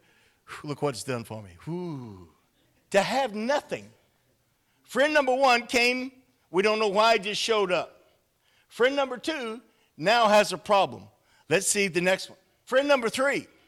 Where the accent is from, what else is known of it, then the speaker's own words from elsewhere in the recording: Shreveport, Louisiana, United States; I'm a Yankee. I'm from Shreveport. Okay. Yeah. I'm above Alexandria.